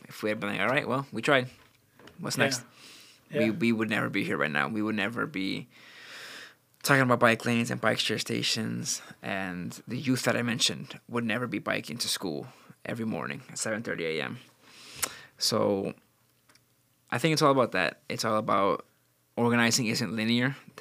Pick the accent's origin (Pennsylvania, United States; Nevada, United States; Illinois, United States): Illinois, United States; Chicago; When I tell people, oh, I'm from Belmont Creighton, they hear the word Belmont and think of Belmont Avenue.